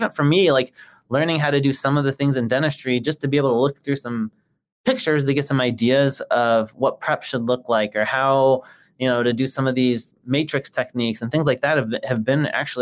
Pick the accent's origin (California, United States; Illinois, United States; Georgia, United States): Illinois, United States; Chicago; I'm from Chicago. I had never been to Alabama before.